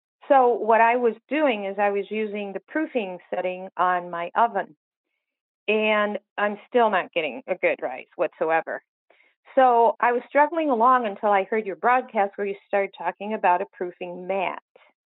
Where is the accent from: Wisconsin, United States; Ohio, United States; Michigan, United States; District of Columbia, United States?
Michigan, United States; Kalamazoo; I'm from Kalamazoo, Michigan.